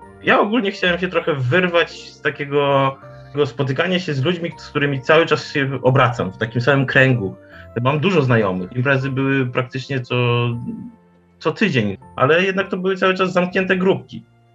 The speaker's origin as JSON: {"language": "Polish", "region": "Lublin Voivodeship", "country": "Poland", "said": "Ja jestem z małej wsi pod Lublinem."}